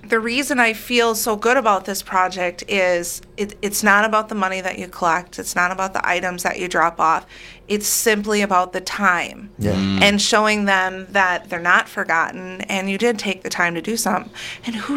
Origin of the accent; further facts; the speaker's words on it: Wisconsin Rapids, Wisconsin, United States; I grew up here in Wisconsin Rapids.